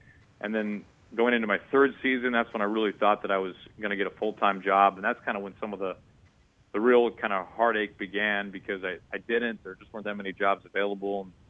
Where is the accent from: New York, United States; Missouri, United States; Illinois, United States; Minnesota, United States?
Missouri, United States; St. Louis; also born or lived in Kansas City; Yeah, I grew up in Kansas City, was kind of more raised my formative years in St. Louis, but was a Royals fan, a Cardinals fan.